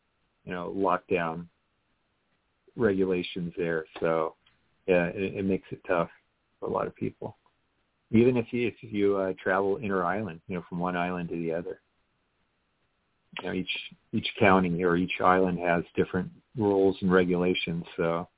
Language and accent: English; Hawaii, United States; moved away; And I grew up in Hawaii, and, you know, a lot of people tell me, oh, why'd you move from Hawaii?